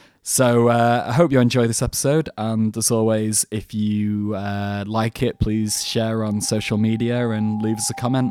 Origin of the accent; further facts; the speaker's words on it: Yorkshire and the Humber, United Kingdom; So it's like the next town away from my hometown.